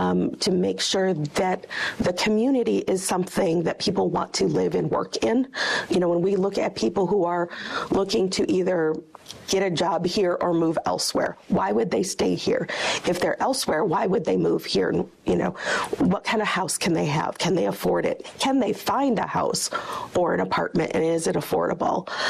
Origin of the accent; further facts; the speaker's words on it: Eau Claire, Wisconsin, United States; Born and raised in Eau Claire, proud graduate of Memorial High School and Eau Claire Public Schools.